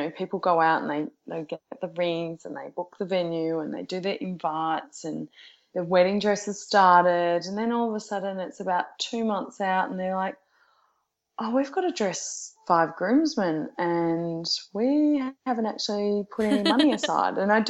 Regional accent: Geelong, Victoria, Australia; I'm originally from Geelong, so just outside.

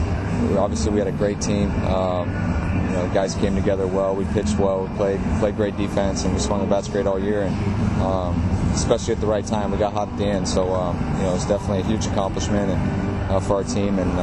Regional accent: California, United States; I grew up in Northern California. Just played baseball there, played high school ball, and then went to Arizona State and played college ball there.

